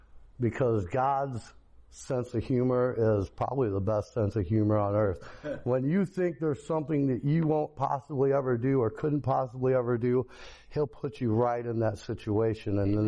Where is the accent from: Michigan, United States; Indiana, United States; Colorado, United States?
Indiana, United States; Fremont; I'm from Fremont, Indiana, and I've probably been in jail 30 times at least